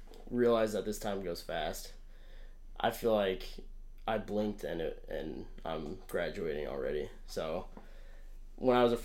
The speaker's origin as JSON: {"language": "English", "town": "Denver", "region": "Colorado", "country": "United States", "tie": "born or raised there", "said": "So yeah, we grew up in Denver, Colorado."}